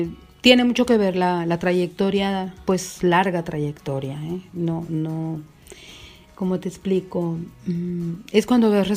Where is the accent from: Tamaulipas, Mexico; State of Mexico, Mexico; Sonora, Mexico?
Sonora, Mexico; Santana; Ella vivimos un tiempo en Santana. Yo soy originaria, nací en Santana, Sonora.